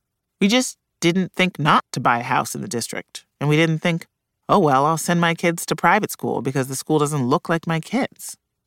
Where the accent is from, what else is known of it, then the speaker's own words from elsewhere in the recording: Poughkeepsie, New York, United States; I'm from Poughkeepsie High